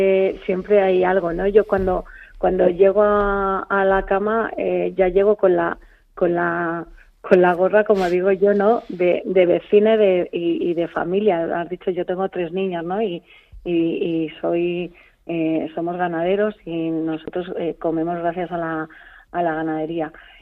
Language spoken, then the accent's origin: Spanish; Madarcos, Community of Madrid, Spain; yo quiero envejecer aquí en mi pueblo, ¿no? Y si mis hijas, con las que he criado, que ha sido lo mejor que podía hacer, criarlas en un pueblecito como Madarcos